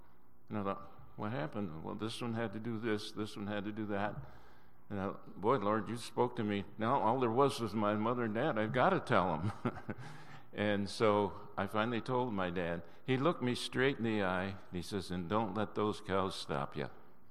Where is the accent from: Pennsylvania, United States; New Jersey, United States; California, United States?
Pennsylvania, United States; I'm a farm boy from Pennsylvania. I grew up in Tioga County, Pennsylvania, and behind our house on a hill, I could look into New York State.